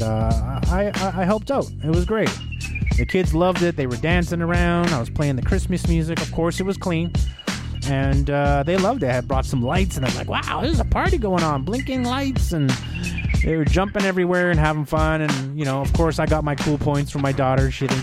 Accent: Winnipeg, Manitoba, Canada; whether it's in Winnipeg, my hometown, born and raised, or I'm out and about traveling.

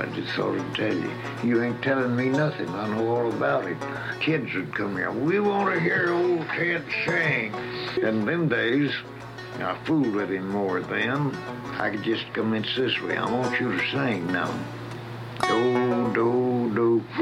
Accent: Texas, United States; born there; moved away as an adult; now in California, United States; I was born in Kaufman County, Texas. That was in 11th of September, 1886. Come to California in 1906.

